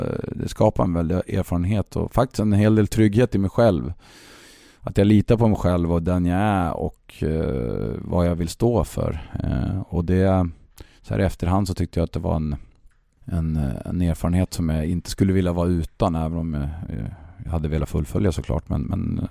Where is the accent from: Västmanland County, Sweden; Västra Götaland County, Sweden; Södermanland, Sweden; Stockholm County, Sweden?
Södermanland, Sweden; Åkers Styckebruk; nej, jag är från Åkers Styckebruk